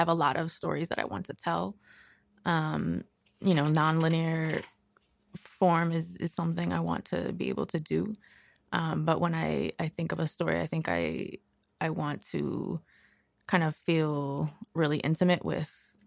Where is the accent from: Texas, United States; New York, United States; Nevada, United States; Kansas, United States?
New York, United States; Queens; now in Brooklyn, United States; I'm living in Brooklyn now, but I grew up in Queens